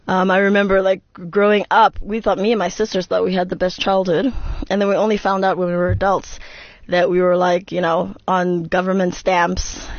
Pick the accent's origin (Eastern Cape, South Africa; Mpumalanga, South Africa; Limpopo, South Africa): Eastern Cape, South Africa; Mthatha; moved away; also born or lived in United States; And I'm from the Eastern Cape, Mtata.